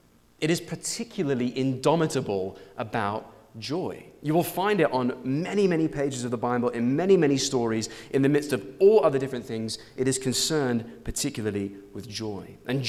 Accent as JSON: {"language": "English", "region": "London", "country": "United Kingdom", "said": "I'm from London."}